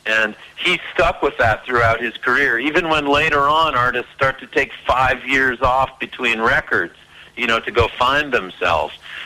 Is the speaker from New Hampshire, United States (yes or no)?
yes; New Hampshire, United States; I was 11 years old, and I grew up in New Hampshire, and the rock station that we had was WBCN out of Boston